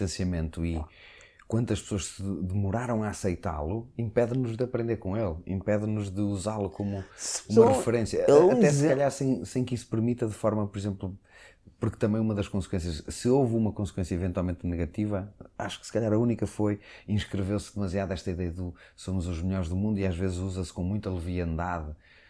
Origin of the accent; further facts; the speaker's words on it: Portugal; sou português